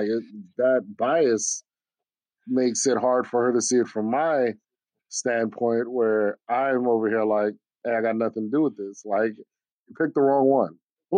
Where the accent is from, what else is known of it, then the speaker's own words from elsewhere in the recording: Germany; Of course, I grew up in Germany.